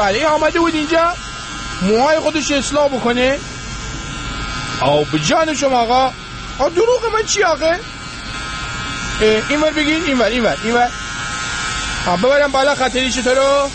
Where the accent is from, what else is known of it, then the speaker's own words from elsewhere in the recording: Rasht, Gilan, Iran; منم آرایشگرم، منم رشتیم، منم سلمانی اینجا دارم.